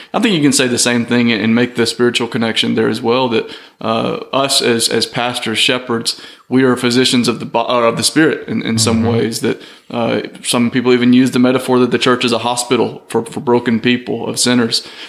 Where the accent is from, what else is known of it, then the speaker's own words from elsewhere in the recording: Mississippi, United States; also born or lived in Louisville / Birmingham; now in Millport, United States; That being said, I was really raised in a small town, but it's been a while. Small town Mississippi, but it's been a long time.